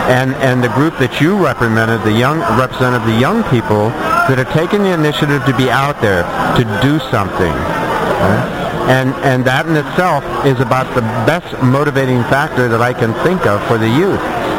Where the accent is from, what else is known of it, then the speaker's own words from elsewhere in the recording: California, United States; moved away; I knew ahead of time that the chances of me ever being able to move back to my home state and to own a home were very, very slim.